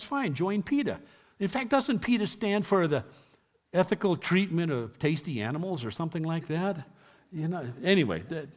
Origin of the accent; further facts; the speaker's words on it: Colorado Springs, Colorado, United States; also born or lived in New York City; I was born in New York City, raised in Colorado Springs.